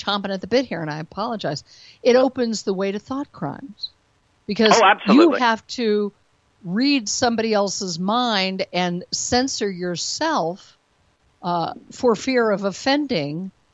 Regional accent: United States; I don't understand Israel politics at all because I'm an American

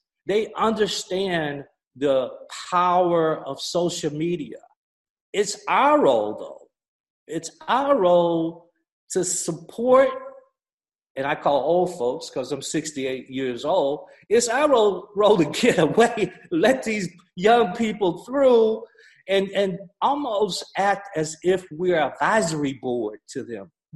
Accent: Gaston, Alabama, United States; I grew up in Gaston, Alabama, 1952. I never went to a Black school.

